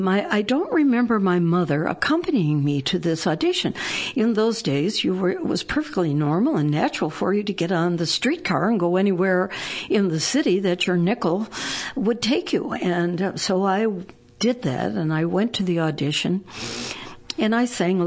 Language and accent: English; Detroit, Michigan, United States; Well, I was born and raised in Michigan. I was born in Detroit. My parents, my mother was from Scotland. My father was from Indiana.